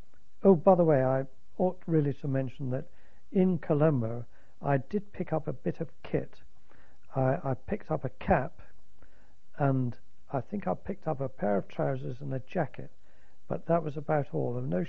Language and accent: English; Plymouth, South West England, United Kingdom; because I come from Plymouth, my mother saw me off at the station